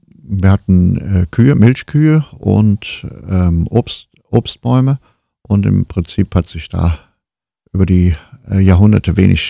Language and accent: German; Siegburg, North Rhine-Westphalia, Germany; born there; Ich bin geboren in Siegburg